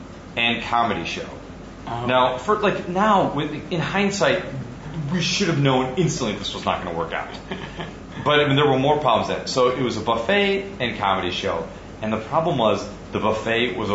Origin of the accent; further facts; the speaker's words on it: Palatine, Illinois, United States; born there; I was born in Palatine, Illinois, USA, back in 1976.